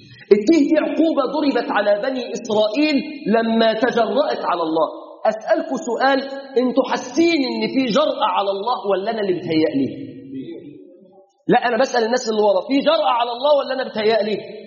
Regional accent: Egypt

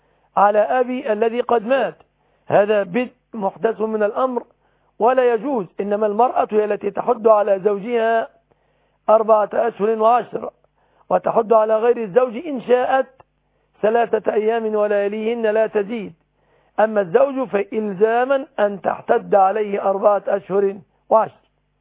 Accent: Egypt; بلادنا مصر

